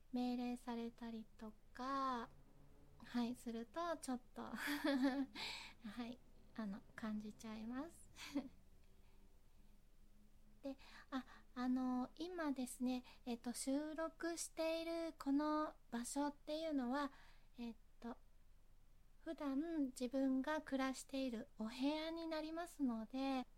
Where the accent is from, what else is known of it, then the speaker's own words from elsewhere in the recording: Fukuoka, Japan; 出身地は福岡です。はい、大体、多くを福岡で過ごしているので福岡が大好きです。